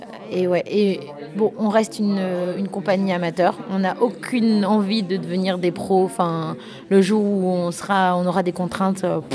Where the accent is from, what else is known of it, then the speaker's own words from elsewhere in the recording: Calais, Hauts-de-France, France; Quand on jouait à Calais, alors qu'on est de Calais, ils nous demandaient est-ce qu'on rentrait ce soir ou on irait dormir à l'hôtel ou pas.